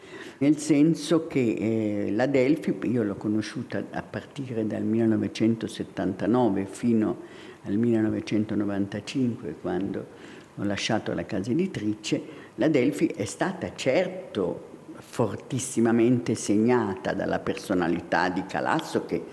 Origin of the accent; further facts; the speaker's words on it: Rome, Lazio, Italy; io ho passato la mia infanzia e adolescenza a Roma